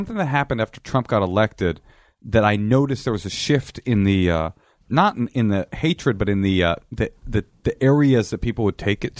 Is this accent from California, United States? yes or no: yes; Oakland, California, United States; I grew up poor. I grew up in Oakland. I grew up like when I was a young kid, thought I was like tough.